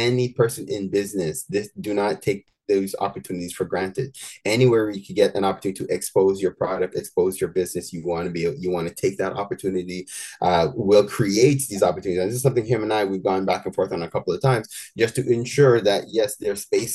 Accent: Montreal, Quebec, Canada; like Will and I grew up in the West Island

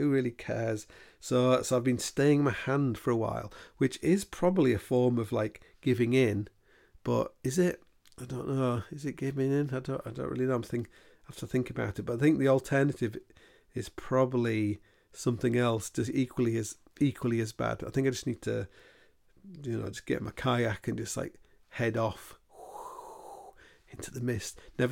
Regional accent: Hull, Yorkshire and the Humber, United Kingdom; Where when I grew up in Hull, because it was like a fishing city

